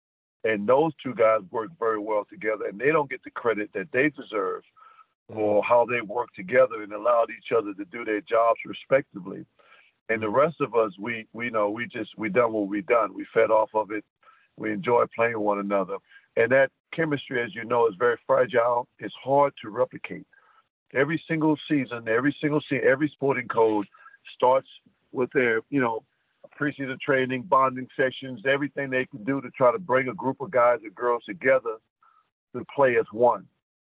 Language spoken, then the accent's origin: English; White Castle, Louisiana, United States; we moved back to Louisiana. I was raised in Louisiana, White Castle, Louisiana. So that's where I was raised at.